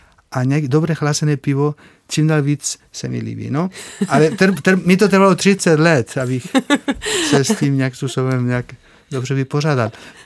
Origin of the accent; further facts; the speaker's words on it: Spain; now in Czech Republic; Sice jsem Španěl a cítím se Španěl a nepotřeboval jsem změnit občanství. Jsem opravdu rád, že jsem Španěl.